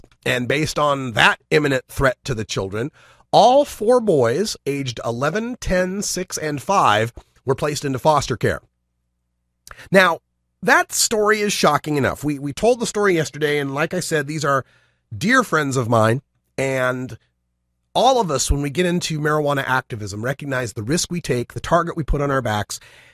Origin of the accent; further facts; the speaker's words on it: Idaho, United States; They are two young mothers who are very prominent marijuana activists in the Gem State, my home state of Idaho.